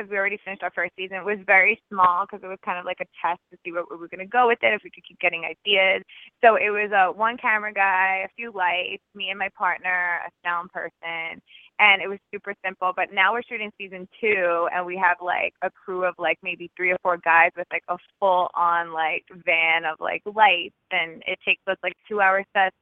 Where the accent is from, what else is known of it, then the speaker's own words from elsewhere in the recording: New York, United States; now in Los Angeles, United States; Well, I love New York. New York is my hometown. It's always going to be my home. I'm, like, so proud to be from there.